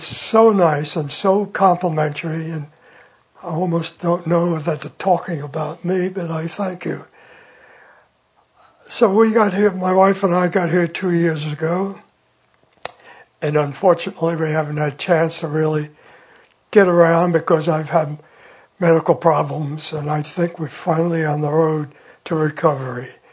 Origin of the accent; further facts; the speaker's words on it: New York City, New York, United States; Born and raised in New York City, and proud of it, by the way. It was a great place.